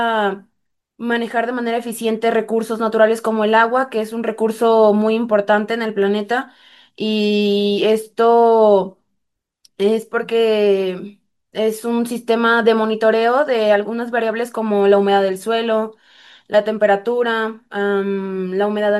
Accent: Tamaulipas, Mexico; por lo menos yo que vengo de Tamaulipas, hemos pasado por temporadas de sequías muy fuertes.

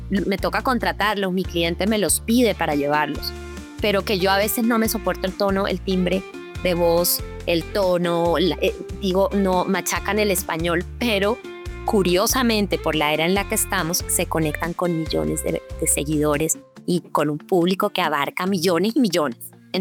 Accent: Barranquilla, Atlántico, Colombia; accent: Barranquilla; Tú creo que aquí me has notado mi acento, que soy barranquillera, pero me has entendido perfectamente

